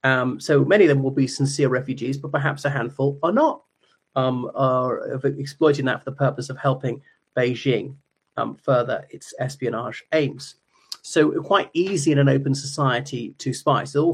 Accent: Ireland; from Ireland.

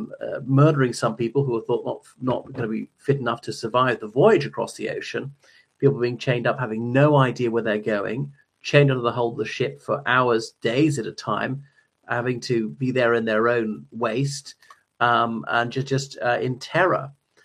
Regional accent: Ireland; o everyone … from Ireland.

